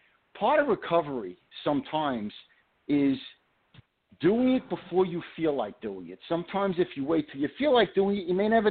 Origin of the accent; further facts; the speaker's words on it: Brooklyn, New York, United States; I'm more like a guy that was born and raised in Brooklyn than a doctor.